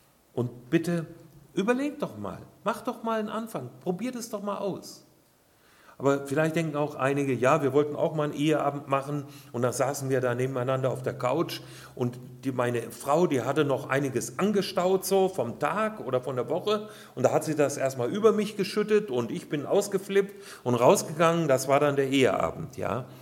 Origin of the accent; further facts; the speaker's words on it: Hesse, Germany; ich bin ja eher so ein kühler Norddeutscher. Naja, wenn ich das da oben in Hamburg sage, dann lachen die mich aus. Aber ich komme aus der Nähe von Kassel. Da fängt dann schon langsam Norddeutschland an.